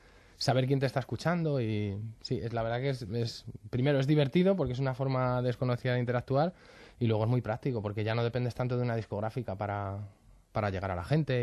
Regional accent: Madrid, Community of Madrid, Spain; nosotros somos del barrio de La Pili. Y luego ya, contándolo un poquito ya castellanizando, somos del barrio del Pilar

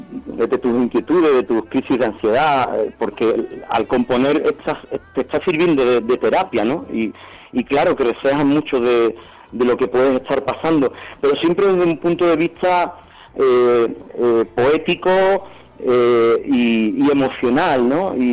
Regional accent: Jerez, Andalusia, Spain; a mi tierra, sí. Jerez

